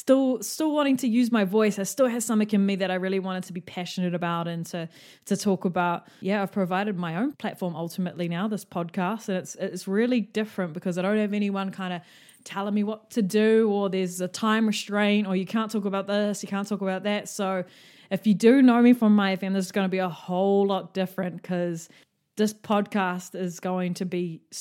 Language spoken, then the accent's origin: English; Auckland, New Zealand; I'm 28 years old and I do live in New Zealand, Tamaki Makaurau in Auckland. I grew up in South Auckland. Lived in Auckland my whole life with my mom.